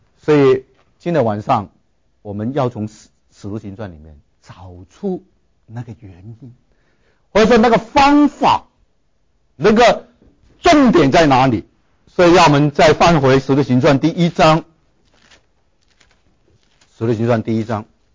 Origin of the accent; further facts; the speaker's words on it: Hong Kong; 我从香港来啊